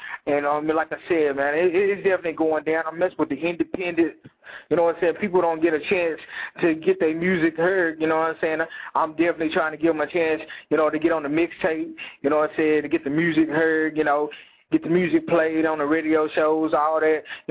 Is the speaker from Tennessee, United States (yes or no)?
yes; Tennessee, United States; I'm from Tennessee, so, you know, I'm definitely, you know, trying to network with everybody